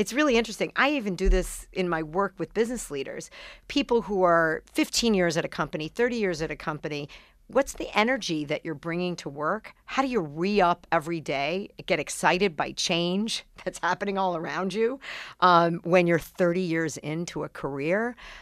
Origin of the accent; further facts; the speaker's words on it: Staten Island, New York, United States; because my husband says I'm edgy because he's from Geneva, New York, not Switzerland, and I'm from Staten Island.